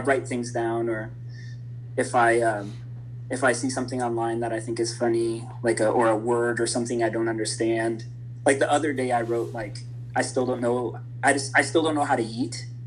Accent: Chicago, Illinois, United States; You know, like, also, like, as a Chicagoan, we are inherently sarcastic. Like, we breathe sarcasm.

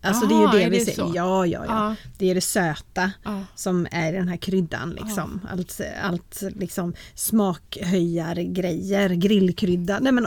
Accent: Småland, Sweden; Jag försöker, jag är ju en smålänning.

